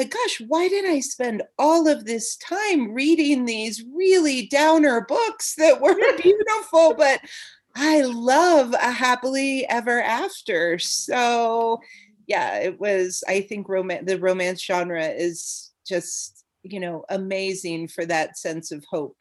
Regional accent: Midwest, United States; now in Colorado, United States; I am originally from the Midwest, but I've spent over half my life now in Colorado.

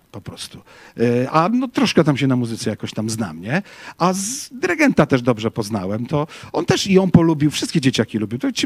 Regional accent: Łódź, Łódź Voivodeship, Poland; ja byłem w Orze Łódź, bo ja z Łodzi pochodzę

